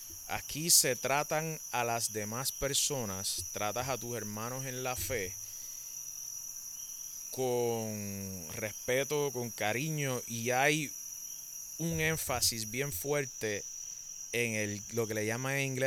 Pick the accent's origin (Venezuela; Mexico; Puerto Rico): Puerto Rico; Yo soy boricua.